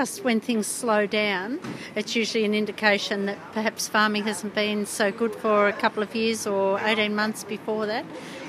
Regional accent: Buninyong, Victoria, Australia; I'm from Bunnyong. Around Ballarat

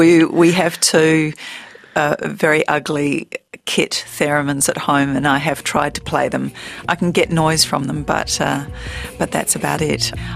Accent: Perth, Western Australia, Australia; I grew up in Perth, in fact, Cottesloe Beach.

